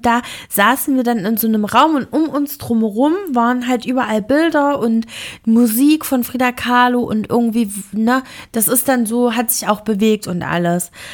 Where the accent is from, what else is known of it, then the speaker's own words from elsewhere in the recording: Thuringia, Germany; accent: Thuringian; ich habe dann so auf mit meinem thüringischen Dialekt.